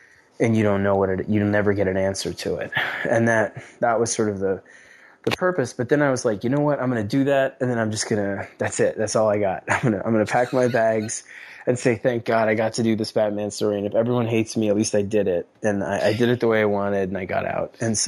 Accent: New York City, New York, United States; You know, I grew up in the Lower East Side in Manhattan.

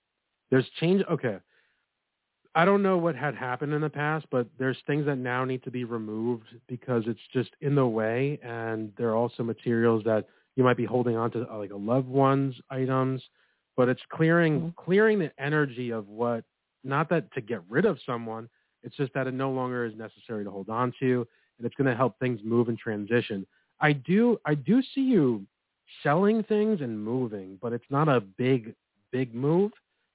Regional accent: New York, United States; I'm from New York, too, but I'm not in the city.

